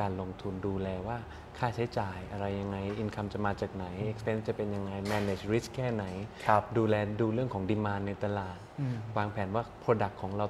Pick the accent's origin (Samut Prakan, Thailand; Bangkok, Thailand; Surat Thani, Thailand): Bangkok, Thailand; now in Pattaya, Thailand; 8ปีแล้วโตมาที่กรุงเทพโตที่กรุงเทพ